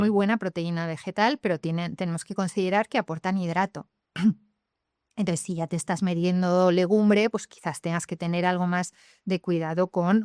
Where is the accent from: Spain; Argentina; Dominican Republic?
Spain; Salamanca, Castile and León; Soy de Salamanca, tengo me he educado en la carne, no puedo pasar de 100 a 0.